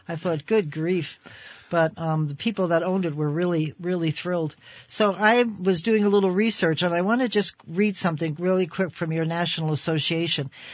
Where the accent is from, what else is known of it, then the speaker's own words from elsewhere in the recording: Florham Park, New Jersey, United States; I was brought up in Florham Park, New Jersey. Don't ask me where that is.